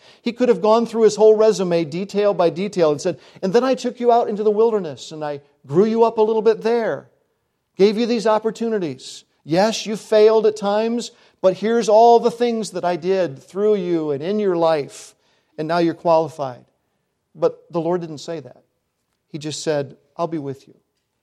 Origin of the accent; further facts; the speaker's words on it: Blossvale, New York, United States; also born or lived in Bernards Bay, New York / Berryville, Virginia; I'm from Bernards Bay, New York. Grew up in an area called Berryville, Virginia for 5 years. Small town, poor town. Grew up in Blossvale, New York. We moved around a lot